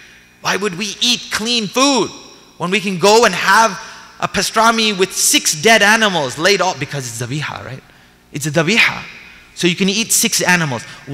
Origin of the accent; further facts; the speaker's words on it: United States; I'm going to go with apple. Why not? We grew up in America.